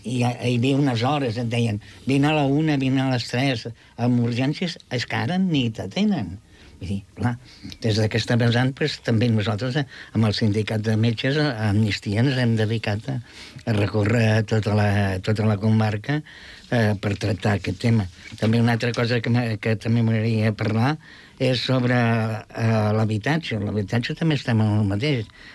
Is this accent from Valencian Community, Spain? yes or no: no; Gelida, Catalonia, Spain; però al meu poble, a Gelida